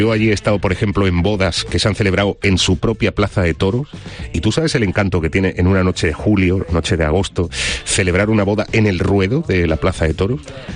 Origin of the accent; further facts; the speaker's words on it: Higuera la Real, Extremadura, Spain; en mi pueblo, sur de Badajoz, Higuera La Real, la ciudad de los celtas, de la Veturia.